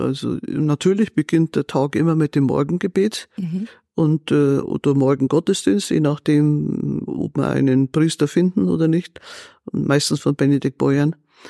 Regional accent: Amerang, Bavaria, Germany; Nicht direkt, also 30 Kilometer nördlich von Chiemsee.

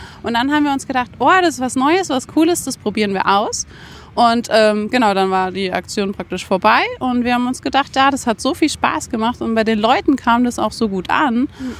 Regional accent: Wolfratshausen, Bavaria, Germany; also born or lived in Munich; wir sind in München geboren, aber dann mit einem Jahr dann hergezogen. Deswegen hier aufgewachsen.

